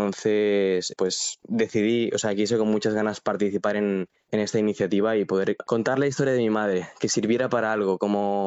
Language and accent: Spanish; Spain; yo me crié aquí en España, con otra realidad, digamos